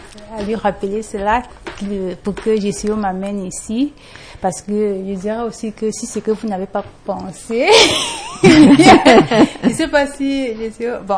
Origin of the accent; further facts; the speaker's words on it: Cameroon; Moi, je suis africaine, je suis camerounaise